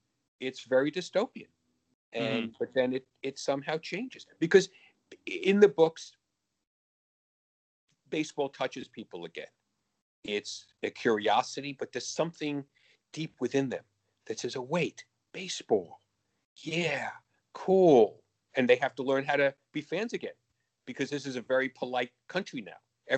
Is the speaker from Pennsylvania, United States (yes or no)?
no; Bronx, New York, United States; You know, I grew up six blocks from Yankee Stadium. Mm-hmm. I grew up in the Bronx.